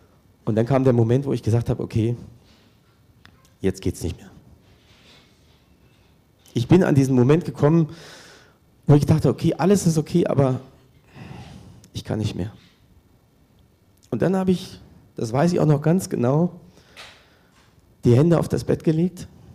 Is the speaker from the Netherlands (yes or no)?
no; Berlin, Germany; Viele von unseren Bekannten haben das weiter verteilt nach Amerika, in meine Heimat nach Berlin, nach Salzgitter